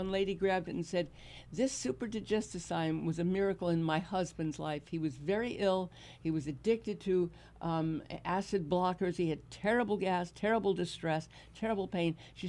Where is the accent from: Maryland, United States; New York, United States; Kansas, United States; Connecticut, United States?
New York, United States; Manhattan; also born or lived in Brooklyn; particularly since I was born in Brooklyn and raised in Manhattan.